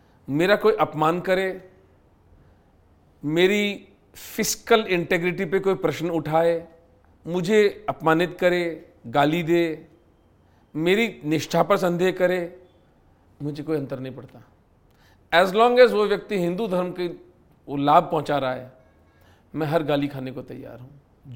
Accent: Rajasthan, India; और राजस्थान में पला बड़ा होने के नाते लोकश्रुतियाँ कुछ थी मेरे पास में.

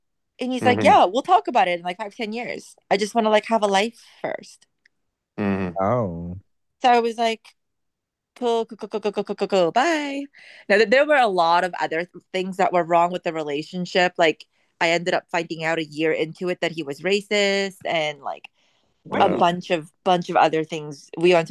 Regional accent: Toronto, Ontario, Canada; also born or lived in England; I had just moved back from living in England for a couple of years. He's from Toronto. I'm from Toronto.

